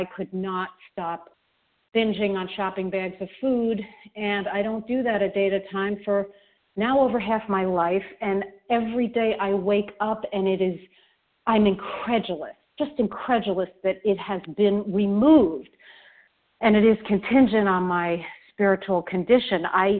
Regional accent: New York City, New York, United States; from New York City.

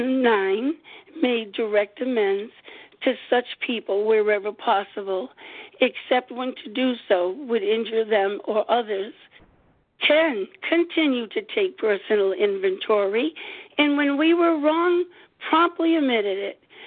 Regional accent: Rhode Island, United States; I'm from Rhode Island.

